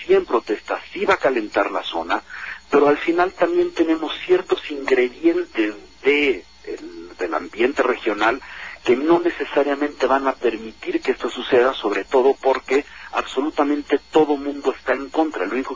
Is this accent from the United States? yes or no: no; Mexico; cuando no somos los mexicanos, serán los árabes, serán los que sea.